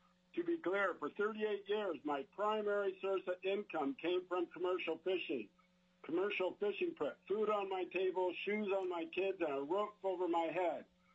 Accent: Homer, Alaska, United States; I'm from Homer, Alaska. As a young boy, I departed to Homer Harbor, beginning a career in commercial fishing that lasted 38 years.

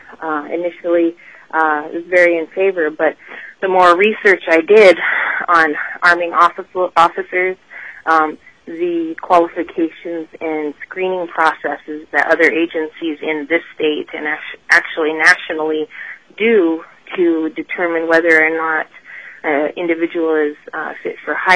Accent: Eagle, Alaska, United States; I'm originally from Eagle, which is up on the Yukon. I grew up in a village

